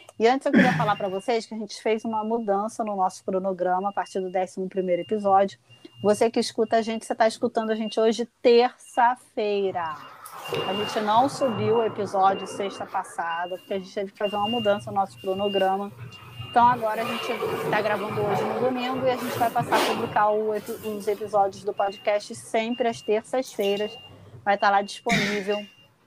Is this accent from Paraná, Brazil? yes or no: no; Juiz de Fora, Minas Gerais, Brazil; born there; Engraçado você falar isso, porque eu nasci em Juiz de Fora